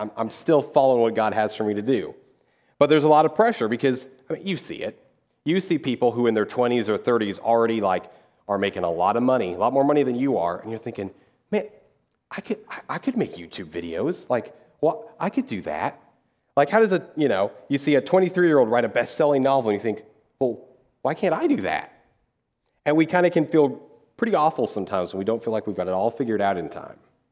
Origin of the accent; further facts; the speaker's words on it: Dodge City, Kansas, United States; Now, most of you know that I'm from Dodge City, Kansas. Now, that is roughly a 14-hour drive from here.